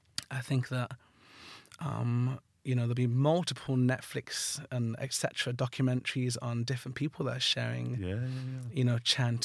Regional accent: Barcelona, Catalonia, Spain; Guatemala, yeah. I grew up in Barcelona.

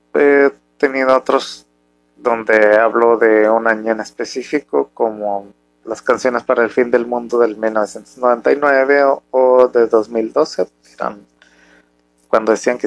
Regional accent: Mexico; Es una faceta que yo como persona, un mexicano, con familia muy tradicional

